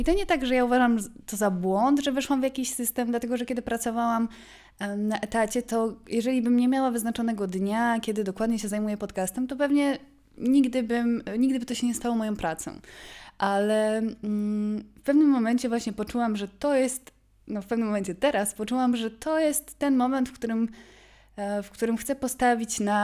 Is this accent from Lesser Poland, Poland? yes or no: yes; Kraków, Lesser Poland, Poland; a jestem z Krakowa, więc to naprawdę jest długa trasa